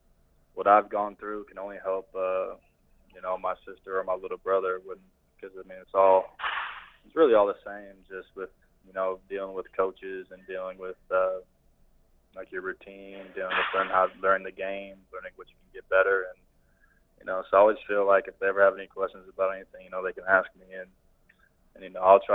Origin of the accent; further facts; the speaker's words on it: Cedar Rapids, Iowa, United States; also born or lived in Minnesota; People because I was born in Minnesota, so on the scoreboards around the stadiums, it kind of says, you're from Minneapolis. I was like, no, I'm from Iowa, Cedar Rapids. It'll always be a part of me, and I love going back home.